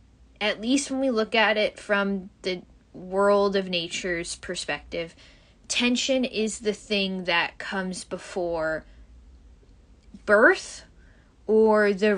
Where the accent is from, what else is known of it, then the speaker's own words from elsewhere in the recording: Chicago, Illinois, United States; accent: Chicago; My Chicago accent is having trouble with that word.